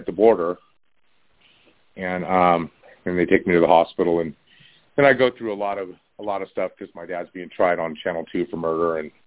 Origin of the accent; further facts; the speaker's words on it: Laguna Beach, California, United States; I grew up in Laguna Beach, of course, you know.